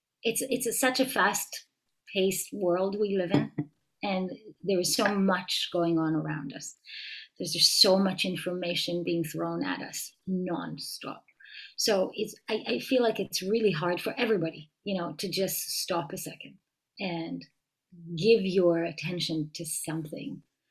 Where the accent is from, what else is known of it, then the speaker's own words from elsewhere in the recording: Israel; now in United States; I'm not a native New Yorker. I was born and raised in Israel, and I lived in many, many different places in my life. Somehow found myself in this area about 11 years ago.